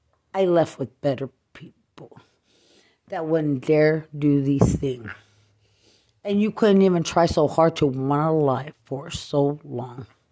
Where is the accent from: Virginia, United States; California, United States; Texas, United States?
Texas, United States; Lubbock; And I'm from Lubbock. I'm not from Bexar County. I didn't grow up there.